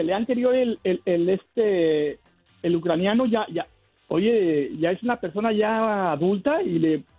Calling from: Oregon, United States; Desde Oregón.

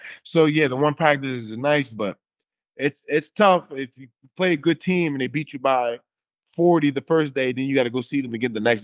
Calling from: Japan; I'm speaking from Japan, it's back-to-back.

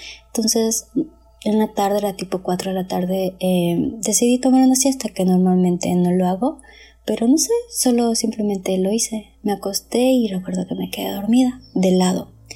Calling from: Ecuador; de Ecuador y bueno, primero que nada, quiero decirte que muchas gracias

